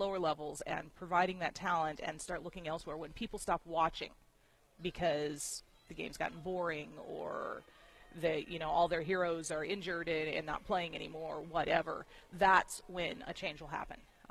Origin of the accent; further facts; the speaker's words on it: Michigan, United States; because I grew up in Southwest Michigan.